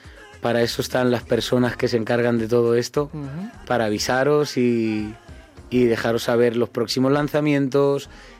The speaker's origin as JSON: {"language": "Spanish", "town": "Figueres", "region": "Catalonia", "country": "Spain", "said": "Yo soy de Cataluña, soy catalá, soy de Figueras, soy de Figueras."}